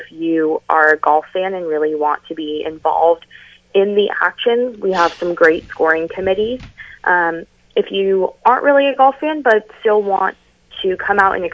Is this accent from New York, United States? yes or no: no; California, United States; moved away as an adult; I am actually originally from California. I relocated to Massachusetts earlier this year for this particular role.